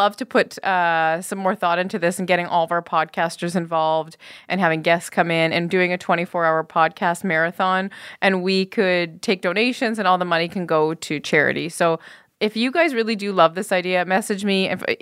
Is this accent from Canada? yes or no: yes; Canada; So as a Canadian, that's the privilege of coming home to your